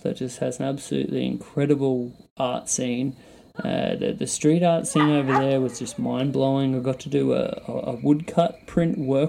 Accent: Australia; I guess for me being an Australian wrestling artist

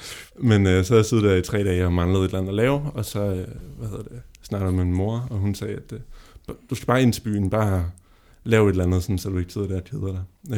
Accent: Copenhagen, Capital Region, Denmark; Jeg tænkte jo sådan, jeg er fra København

